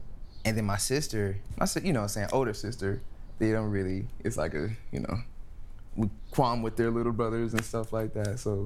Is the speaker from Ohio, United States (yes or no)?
no; Los Angeles, California, United States; especially in like in the hood, I'm from South Central. So especially in the hood, it was like either like the gang members or the rappers or the drug dealers or anybody in that area, you know?